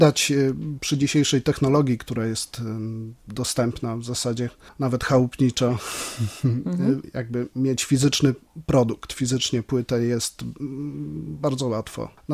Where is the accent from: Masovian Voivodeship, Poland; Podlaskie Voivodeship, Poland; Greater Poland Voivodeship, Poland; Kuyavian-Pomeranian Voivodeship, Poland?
Kuyavian-Pomeranian Voivodeship, Poland; Polski Konopat; also born or lived in Chełmno; Wychowałem się w powiecie świeckim. Najpierw mieszkałem w takiej PGR-owskiej wsi Polski Konopat. Niewielka wieś, ale bardzo miło wspominam tam dzieciństwo, bo to ogromna swoboda. Kiedy miałem 10 lat, przeprowadziliśmy się do Chełmna.